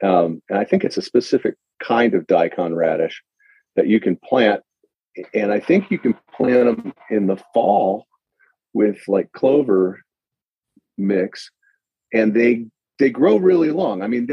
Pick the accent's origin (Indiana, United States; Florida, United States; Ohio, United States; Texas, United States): Ohio, United States; Cleveland; born there; also born or lived in Cuyahoga Falls; So I was born in Cleveland.